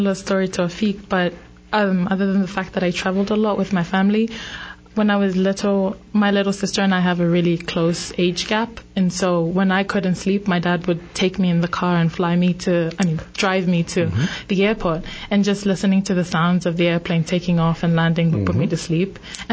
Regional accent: Papua New Guinea; I'm from Papua New Guinea, and I'm studying aerospace engineering

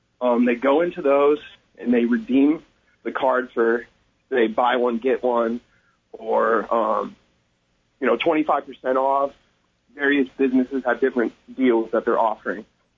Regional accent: California, United States; now in Prescott, United States; We're both originally from California, so we're California refugees here in Arizona.

